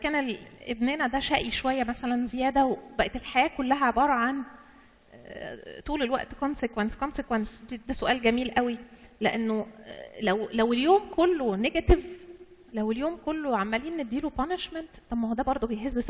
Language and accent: Arabic; Egypt; احنا كمان كمصريين عندنا الحكايه دي